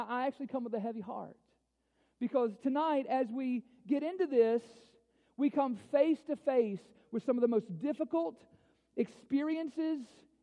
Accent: Bowling Green, Kentucky, United States; I grew up in Bowling Green. I've been here, you know, most of my life

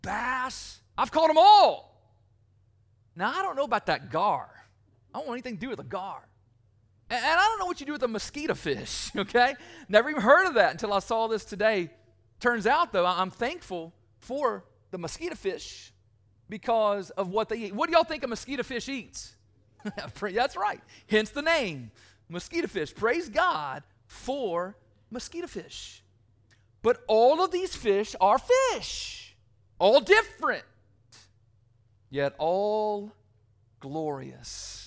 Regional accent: Bowling Green, Kentucky, United States; as I was growing up in Bowling Green, Kentucky.

